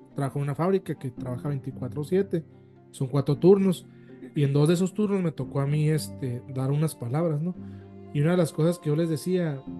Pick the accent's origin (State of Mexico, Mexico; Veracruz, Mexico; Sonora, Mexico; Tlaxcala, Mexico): Sonora, Mexico; Nogales; soy de Nogales, Sonora. Soy vecino de Cintia.